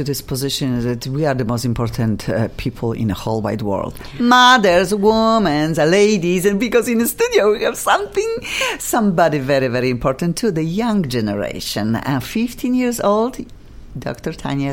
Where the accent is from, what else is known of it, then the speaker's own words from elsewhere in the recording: Poland; Gosh, I am from Poland. I love it here too.